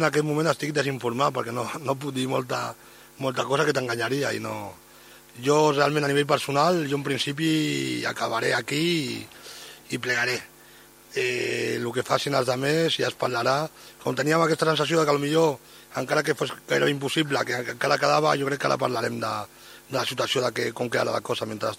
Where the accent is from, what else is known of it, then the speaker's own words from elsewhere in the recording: Barcelona, Catalonia, Spain; jo sóc de Barcelona, no, m'encanta Sabadell, però no tinc una relació estreta amb ningú d'aquí